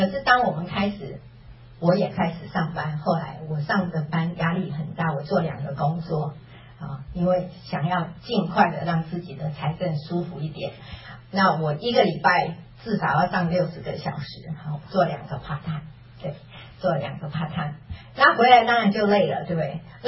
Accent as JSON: {"language": "Chinese", "country": "Taiwan", "said": "娘家又在台湾，我去哪里诉苦呢？"}